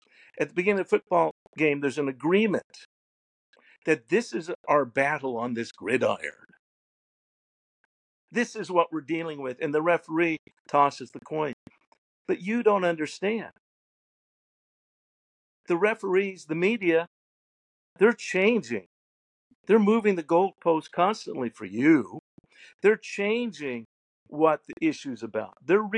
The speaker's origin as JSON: {"language": "English", "country": "United States", "said": "And many Americans, and again, I'm one. I'm an American."}